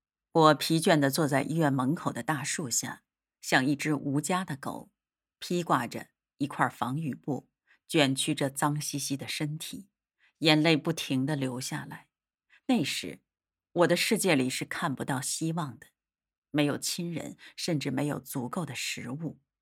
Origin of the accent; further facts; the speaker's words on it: Cambodia; 他们知道我们是柬埔寨人